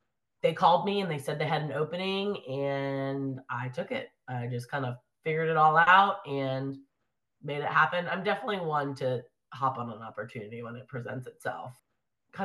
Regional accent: Virginia, United States; I'm from Virginia and I applied to a lot of the big schools, and it's very competitive in Virginia

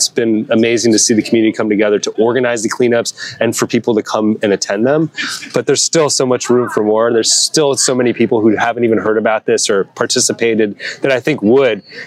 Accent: Pasadena, California, United States; Well, I grew up in Pasadena, so not very close to the ocean, but my parents had a place in Carpinteria, just south of Santa Barbara.

